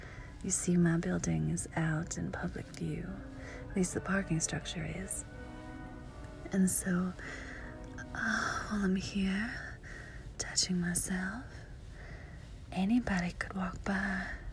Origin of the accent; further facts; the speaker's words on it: the South, United States; accent: southern; So I've been asked to record an audio with my natural southern accent, and you'll find that most of the time I hide it just because I'm used to not using my southern accent because I don't live in the south anymore